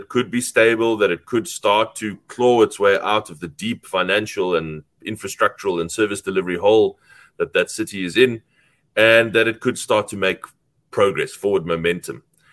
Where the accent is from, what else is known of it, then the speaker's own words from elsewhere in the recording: South Africa; I, as a South African, as a mayor in Cape Town